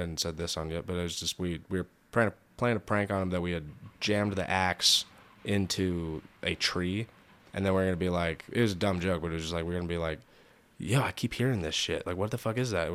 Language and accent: English; California, United States; It is in the town over from my hometown. So the thing about my hometown is that it did not have a police department. It was fully operated by sheriffs.